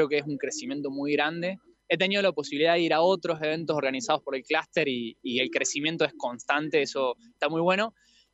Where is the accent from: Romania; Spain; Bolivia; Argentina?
Argentina; Córdoba; me escucharán un poquito la tonada, yo soy de Córdoba, así que mi corazón sigue por acá cerca.